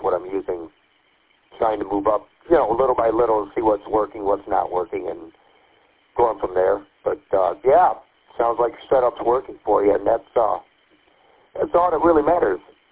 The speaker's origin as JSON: {"language": "English", "town": "Birch Run", "region": "Michigan", "country": "United States", "said": "from Birch Run, and kind of new to the hobby here"}